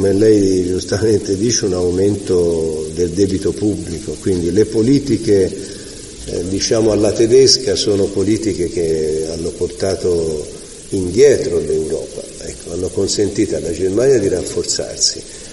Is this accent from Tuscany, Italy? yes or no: yes; Tuscany, Italy; possiamo come toscani andare orgogliosi della nostra capacità di reazione